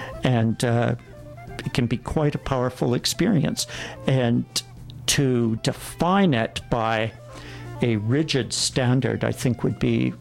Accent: Canada; as a Canadian, or as Canadians, we'd hold dear to ourselves.

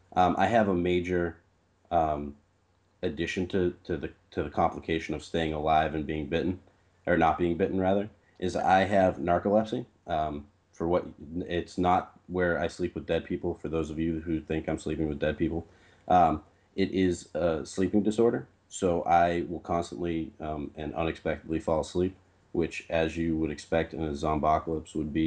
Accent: Boston, Massachusetts, United States; Yeah, I was born right outside Boston. I moved to New York for a semester and came back to live right outside the city for the rest of my 24 years.

